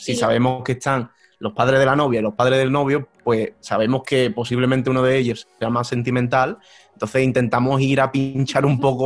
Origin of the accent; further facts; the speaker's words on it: Seville, Andalusia, Spain; Yo soy de Sevilla, que se me nota un poco en el acento.